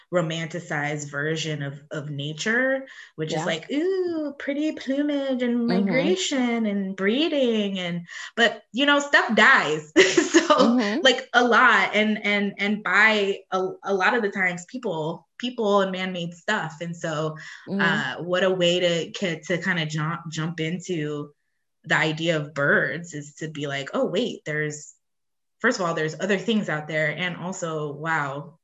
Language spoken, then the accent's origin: English; Ohio, United States; I grew up in Ohio where we had cardinals